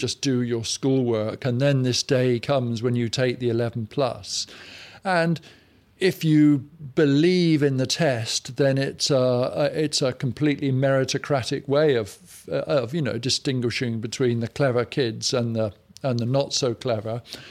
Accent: Cheltenham, South West England, United Kingdom; I grew up in Cheltenham, the archetypal middle class town.

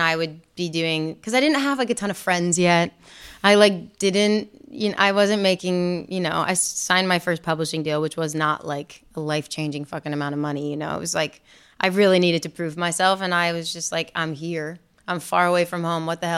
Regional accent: Maine, United States; I really resonated with the story he was telling, with just like growing up in Maine.

